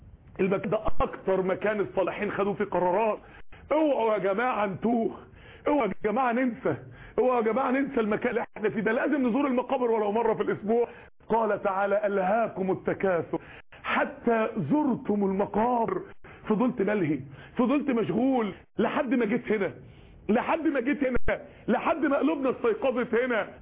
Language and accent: Arabic; Mansoura, Dakahlia, Egypt; عندنا في المنصورة